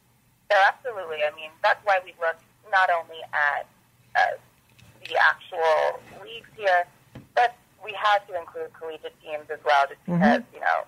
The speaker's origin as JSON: {"language": "English", "region": "Pennsylvania", "country": "United States", "tie": "born or raised there", "said": "So I grew up right outside of Philly."}